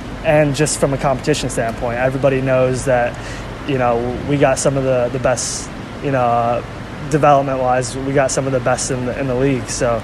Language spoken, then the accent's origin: English; New York, United States; now in Texas, United States; You know, I live down here with my girlfriend, but I'm from New York.